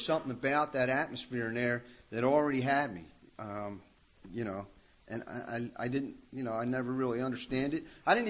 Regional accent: Philadelphia, Pennsylvania, United States; I grew up in Philadelphia. I was actually born in Kensington. And we moved up to the Northeast, Parkwood Manor.

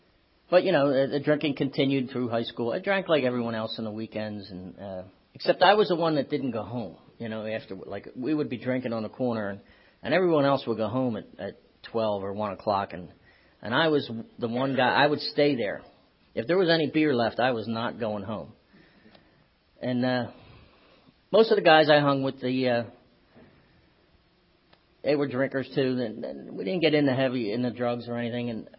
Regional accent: Philadelphia, Pennsylvania, United States; I grew up in Philly, about a block from the Tacony Bridge. Came from a family of seven, you know, Irish Catholic.

